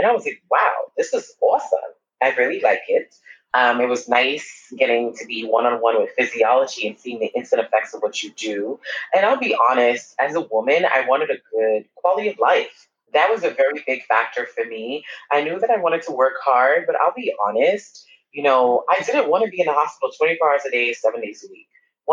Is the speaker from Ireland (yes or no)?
no; Brooklyn, New York, United States; now in Hempstead, United States; I grew up in Brooklyn and moved to Hempstead, Long Island when I was about 13 and took off from there.